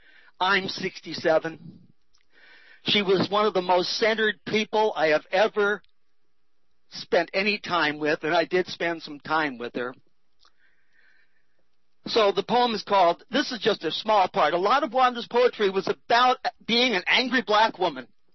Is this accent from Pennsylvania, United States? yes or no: no; Alhambra, California, United States; also born or lived in Los Angeles / Woodland Hills; I was a white boy born downtown Los Angeles. She grew up there. I grew up in Alhambra and Woodland Hills.